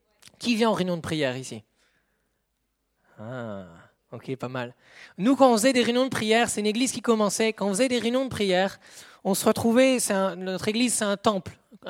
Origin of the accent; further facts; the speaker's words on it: northern France, France; also born or lived in Canada; Je suis né au Canada, j'ai grandi, j'ai fait mes 6 premières années au Canada. Puis après, on est rentré en France, dans le nord de la France.